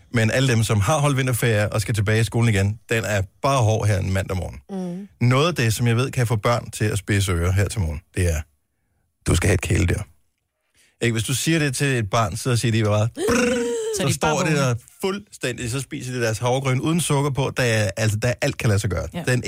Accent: Region of Southern Denmark, Denmark; jeg er vokset op på Fyn

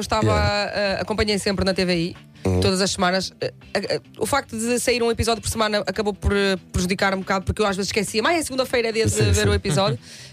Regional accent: Guimarães, Norte, Portugal; eu sou de Guimarães e o Gonçalo é de Braga.

